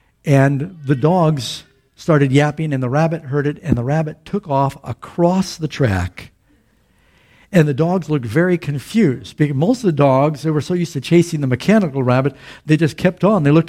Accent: Florida, United States; I grew up in Florida, and they have these dog races there.

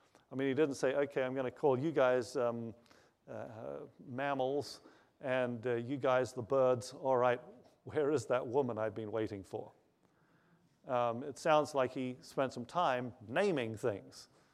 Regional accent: Australia; I tell people I'm Australian, so that means I'll have an answer for everything.

